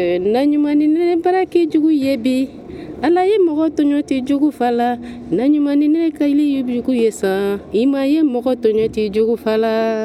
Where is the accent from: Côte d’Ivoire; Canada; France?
Côte d’Ivoire; j'ai 32 ans, je viens de la Côte d'Ivoire. Et je parle la langue Djoula.